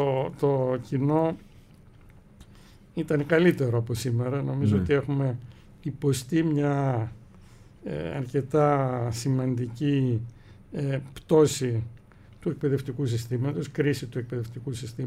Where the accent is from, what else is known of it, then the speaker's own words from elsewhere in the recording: Greece; εστιάζω στην Ελλάδα, στην πατρίδα μου, στην ταυτότητά μου.